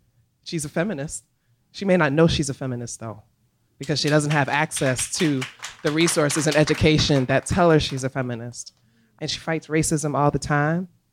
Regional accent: Bronx, New York, United States; I'm originally from the Bronx, so I'm cursing a lot.

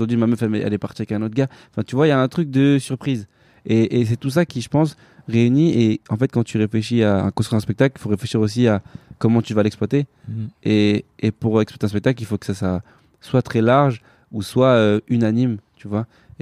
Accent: France; born there; parce que moi je suis né en France, je suis français avant tout.

